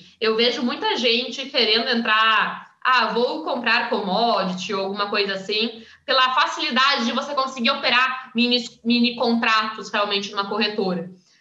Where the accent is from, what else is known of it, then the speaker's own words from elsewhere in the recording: Rio Grande do Sul, Brazil; Por exemplo, eu sou gaúcha, né, gente?